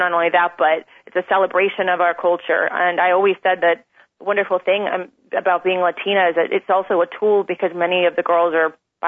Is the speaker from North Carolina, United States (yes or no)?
no; Key West, Florida, United States; I'm from Key West, Florida, so they have every year local beauty pageants.